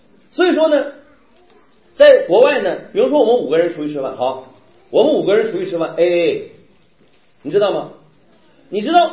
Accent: China; 但是呢，我们中国人又不得不把这些客套的话说出来，

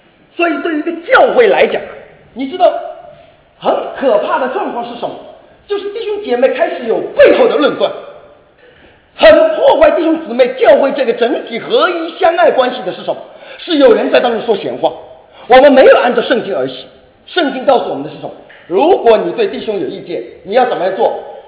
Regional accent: China; 你说那好像不符合我们中国人的国情，我们的这个性格好像不像这样。

